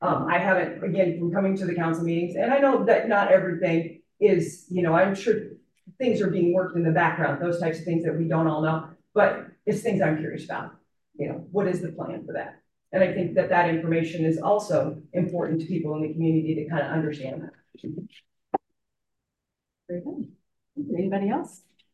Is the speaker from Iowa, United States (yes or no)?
yes; Iowa City, Iowa, United States; I was born and raised in Iowa City, and I ended up here